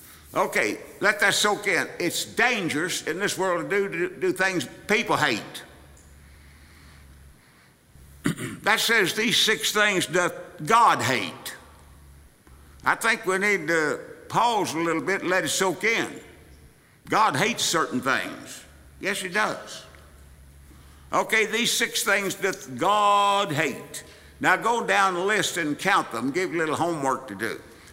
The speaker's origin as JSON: {"language": "English", "region": "Southwest", "country": "United States", "tie": "born or raised there", "said": "When I was a youngster, growing up in the Southwest, it's very common to call people that came over from Mexico Mexicans."}